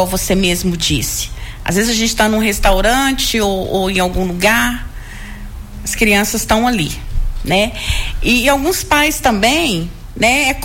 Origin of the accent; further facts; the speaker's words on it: Caetanópolis, Minas Gerais, Brazil; A minha infância, né, ela foi em Caetanópolis, eu sou nascida lá, eu nasci em Caetanópolis